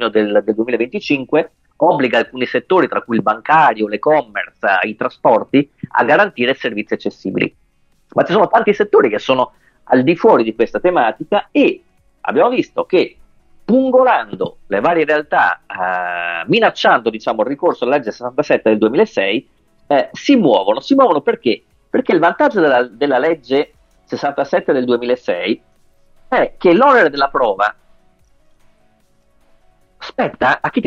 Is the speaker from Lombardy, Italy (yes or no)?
no; Venice, Veneto, Italy; essendo veneziano sono arrivato in gondola a questo punto